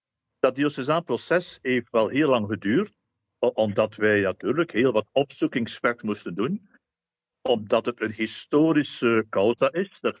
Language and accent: Dutch; Belgium; now in Rwanda; van de Broeders van Liefde. Ik ben Belg, maar momenteel verblijf ik tijdelijk in Rwanda.